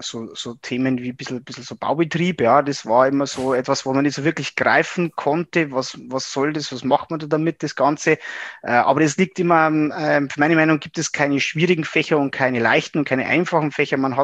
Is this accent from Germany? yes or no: yes; Regensburg, Bavaria, Germany; Ich bin praktisch da groß geworden, bin ein Oberpfälzer hier in Regensburg im Landkreis aufgewachsen und durfte dann glücklicherweise hier auch wieder an die OTH nach Regensburg zurückkehren